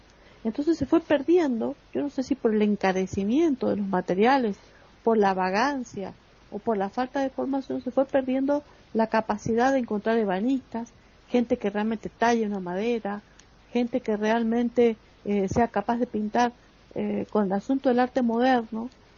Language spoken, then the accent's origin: Spanish; Argentina; qué importante que es el arte en todas sus dimensiones en Argentina, en mi país